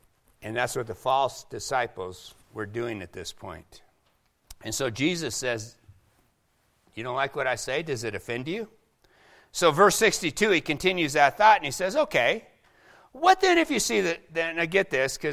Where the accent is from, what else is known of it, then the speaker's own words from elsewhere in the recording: Seattle, Washington, United States; Starbucks started in Seattle. I'm from Seattle. Craziness comes from Seattle.